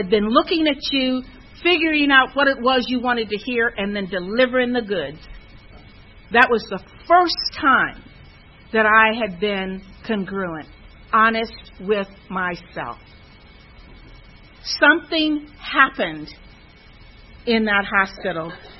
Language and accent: English; Bible Belt, United States; I was raised in the Bible Belt.